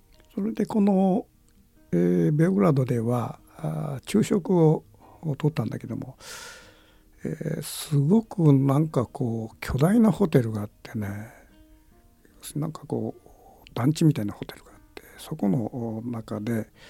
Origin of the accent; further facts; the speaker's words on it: Kitakyushu, Fukuoka, Japan; で僕は北九州の門司港の出身なんだけども子どものそうねあの幼稚園前くらいまでは木炭自動車走ってたかな。